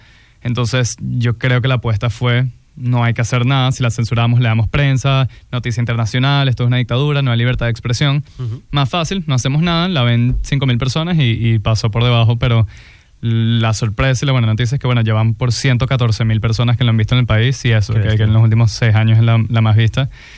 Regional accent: Venezuela; soy venezolano, estoy estudiando en Los Ángeles cine y en mi país está mi generación saliendo a la calle

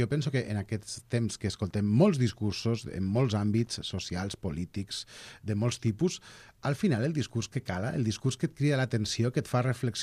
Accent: Valencian Community, Spain; Com tots sabeu, jo hi soc de Castelló.

